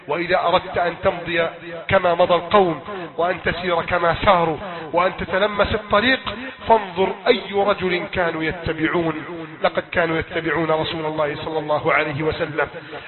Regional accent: Egypt; بلدنا مصر

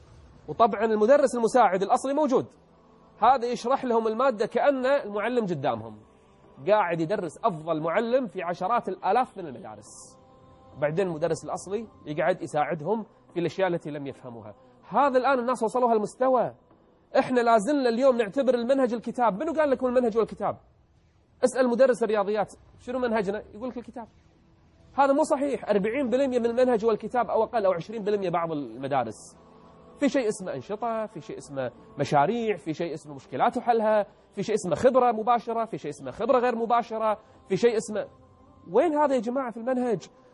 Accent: Kuwait; معدل النجاح عندنا بالكويت فوق 90%،

